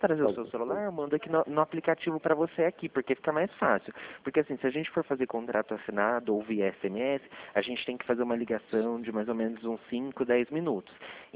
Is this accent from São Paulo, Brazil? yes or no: yes; Limeira, São Paulo, Brazil; Sou daqui de Limeira mesmo. A gente fica aqui na Rua Barão de Campinas.